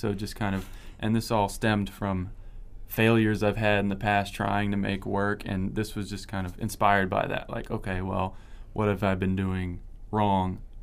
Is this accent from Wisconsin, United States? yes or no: no; Baton Rouge, Louisiana, United States; I'm from, well, that's where a lot of my family's from, but I'm from Baton Rouge.